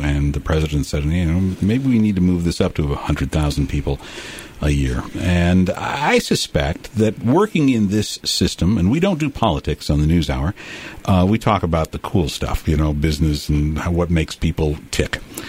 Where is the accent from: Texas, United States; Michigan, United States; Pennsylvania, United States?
Michigan, United States; Detroit; we were talking about the changes that have gone on in Detroit, Michigan, my hometown